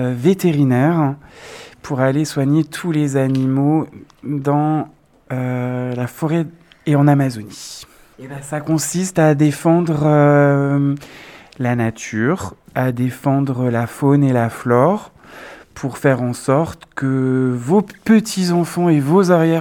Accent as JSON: {"language": "French", "region": "Grand Est", "country": "France", "said": "Je suis lorrain"}